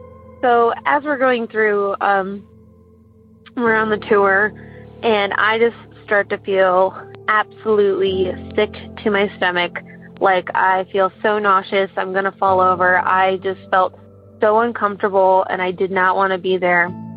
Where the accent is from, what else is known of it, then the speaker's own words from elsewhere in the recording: Midwest, United States; It's like every 5 years or so, we go, like, we're from the Midwest, and we'll go to, like, the East Coast